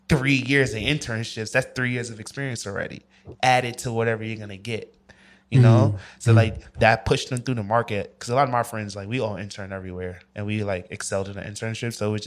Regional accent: New York, United States; And I'm coming from New York, not having any of that, just me being from New York. And I'm like, yo, I'm from New York.

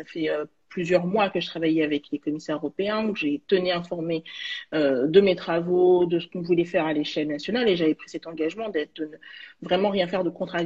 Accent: Villetaneuse, Île-de-France, France; also born or lived in Saint-Ouen; Bon, moi je suis issue d'une famille populaire. J'ai grandi à Villetaneuse et puis à Saint-Ouen.

